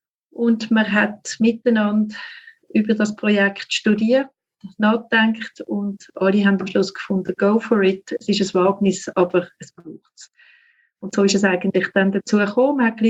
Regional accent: Zurich, Switzerland; Also ich bin im Zürich-Oberland aufgewachsen, wo ich jetzt auch wieder im Pfarramt bin.

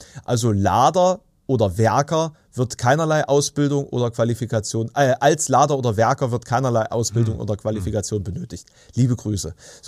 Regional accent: Saxony-Anhalt, Germany; Der meistens ausgetrocknete Strom, der durch meine Heimat fließt.

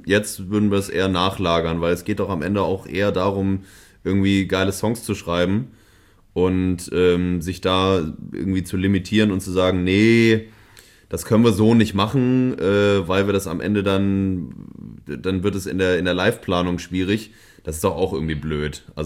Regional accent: Hamburg, Germany; Also, ich bin ja Hamburger

